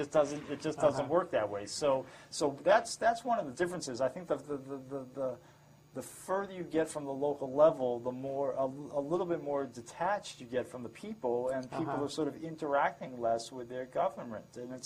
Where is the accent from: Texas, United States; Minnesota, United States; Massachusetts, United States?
Massachusetts, United States; and I grew up in Massachusetts, and I was more fond of the Northeast than I was of the South